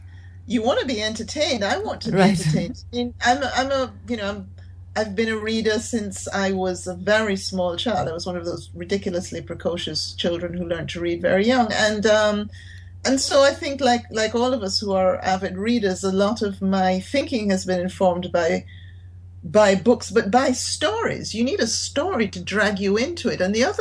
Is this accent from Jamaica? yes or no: yes; Jamaica; I grew up in Jamaica, in the 60s and 70s, and I grew up mostly in a very remote part of the country.